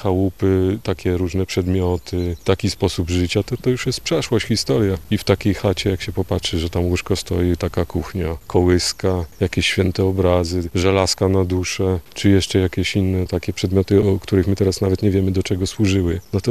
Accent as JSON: {"language": "Polish", "town": "Chełm", "region": "Lublin Voivodeship", "country": "Poland", "said": "Jesteśmy z Chełma i przyjechaliśmy, kuzynka jest, odwiedziła nas"}